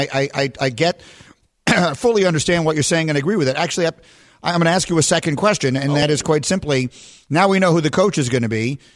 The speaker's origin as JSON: {"language": "English", "region": "New York", "country": "United States", "tie": "born or raised there", "also_born_or_lived": "Chicago", "said": "So I feel that I always say I grew up in New York, then I grew up again in Chicago."}